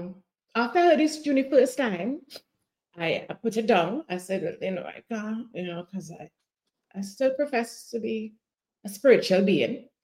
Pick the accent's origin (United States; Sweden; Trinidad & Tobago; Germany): Trinidad & Tobago; I grew up in Trinidad and Tobago.